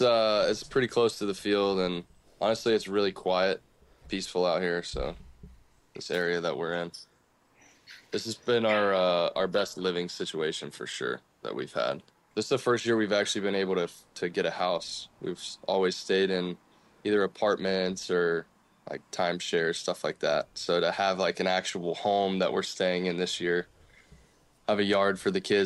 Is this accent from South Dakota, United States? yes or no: no; DeLeon Springs, Florida, United States; But I'm more from Central Florida, from DeLeon Springs. It's pretty close to Stetson University in DeLand.